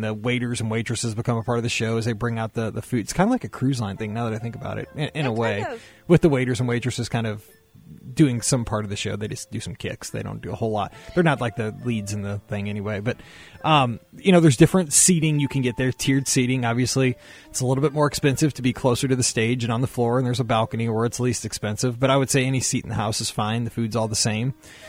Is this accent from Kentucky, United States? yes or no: no; Missouri, United States; like, I'm from Missouri, and we have Branson down in the southwest corner of the state.